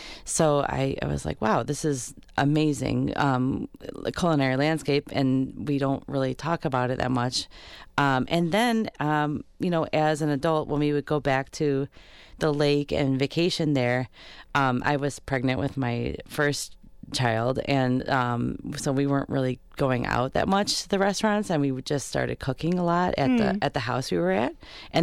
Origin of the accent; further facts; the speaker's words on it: Chicago, Illinois, United States; Well, I grew up in Chicago, so I'm obviously right on Lake Michigan.